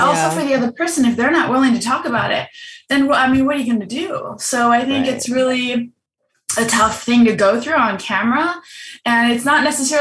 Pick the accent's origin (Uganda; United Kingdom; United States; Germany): Germany; I'm from Germany. My mom is part Native American.